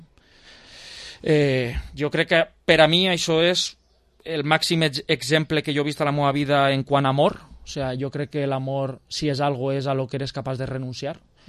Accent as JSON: {"language": "Catalan", "town": "Vila-real", "region": "Valencian Community", "country": "Spain", "tie": "born or raised there", "said": "me considere, soc fill de Vila-real"}